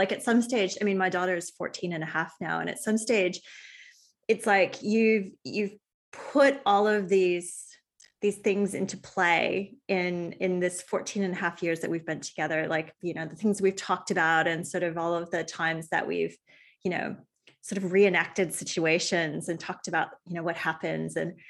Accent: United States; now in Australia; when I go back to the States, people love my Australian accent, but when I'm here, Australians are like, you're so American.

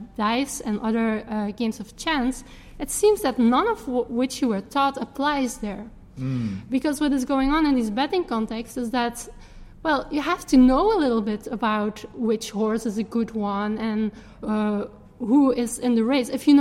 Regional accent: Belgium; so I was telling I was from Belgium

